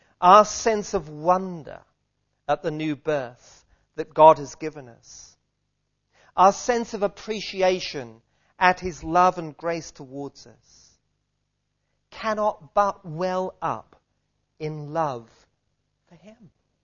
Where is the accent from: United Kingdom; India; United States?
United Kingdom; East of England; born there; Not because … Not because I was born in Suffolk.